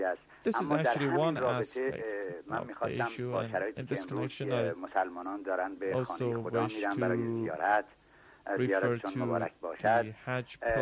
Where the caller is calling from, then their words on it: Denmark; I'm calling from Denmark.